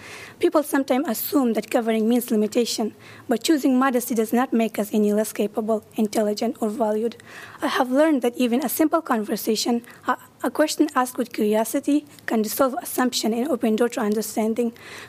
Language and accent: English; Afghanistan; English is a second language; moved away as an adult; now in Iowa City, United States; I live in Iowa City. I came here from Afghanistan in 2023.